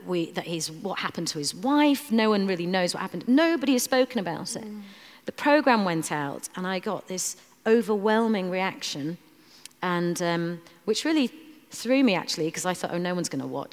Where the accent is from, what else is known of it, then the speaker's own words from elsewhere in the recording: Bradford, Yorkshire and the Humber, United Kingdom; And I grew up surrounded by, especially in a small town like Bradford, a city like Bradford, in the 80s, all the Asians were together. And I don't just mean Punjabi Indians like my family.